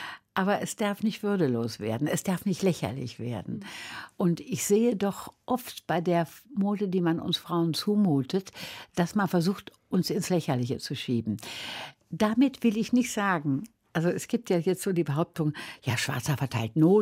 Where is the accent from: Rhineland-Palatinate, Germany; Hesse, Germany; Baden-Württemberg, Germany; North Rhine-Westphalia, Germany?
North Rhine-Westphalia, Germany; Wuppertal; Ich bin ja als kleines Kind evakuiert gewesen auf dem Land. Und später bin ich aufgewachsen in Wuppertal am Waldrand.